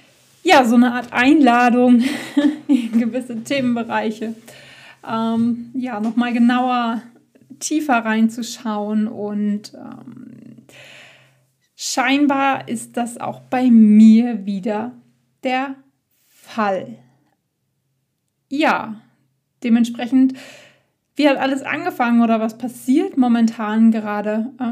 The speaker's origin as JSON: {"language": "German", "region": "North Rhine-Westphalia", "country": "Germany", "said": "Ich war endlich mal wieder in Wittgenstein, da wo ich herkomme, auf dem Hof bei meinen Eltern, bei den Pferden."}